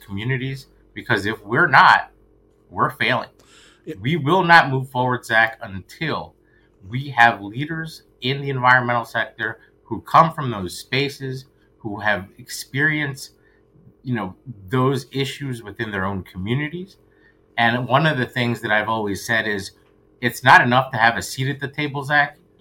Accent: West Virginia, United States; So I grew up in West Virginia. I grew up in a very rural area

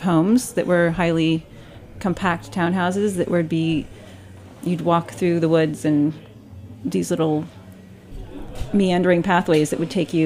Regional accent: Washington, District of Columbia, United States; born there; No, I was born in Washington on Capitol Hill.

